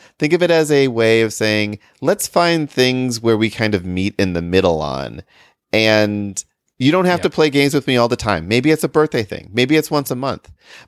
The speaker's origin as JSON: {"language": "English", "region": "Michigan", "country": "United States", "said": "I have a 616 number. I'm from Michigan."}